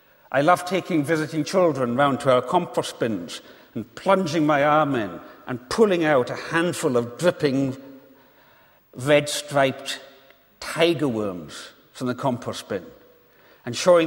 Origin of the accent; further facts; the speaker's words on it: Isle of Lewis, Scotland, United Kingdom; When I was 11 years old, growing up on the Isle of Lewis, the National Union of Seamen had a six-week-long strike, and there were no ships coming to the island.